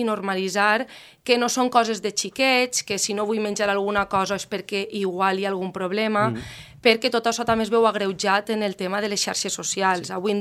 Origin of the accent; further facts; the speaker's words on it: Muro d'Alcoi, Valencian Community, Spain; la gent que som de Muro i que com jo sentim el poble ben a dins, doncs volem tornar ací